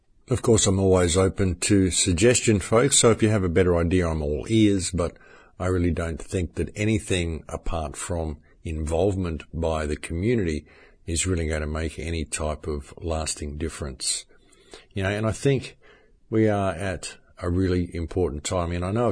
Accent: Australia; I'm from Australia and I can't help it.

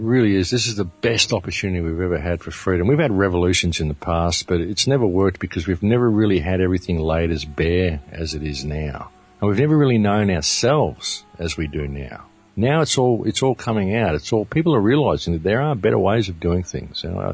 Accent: Australia; So I'm from Australia, and I'll tell you that winter in Europe, no, not for me at all.

